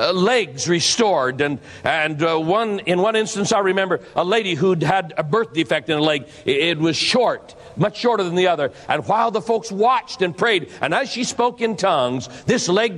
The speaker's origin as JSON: {"language": "English", "town": "Boise", "region": "Idaho", "country": "United States", "tie": "born or raised there", "said": "I brought a newspaper from my hometown, Boise, Idaho."}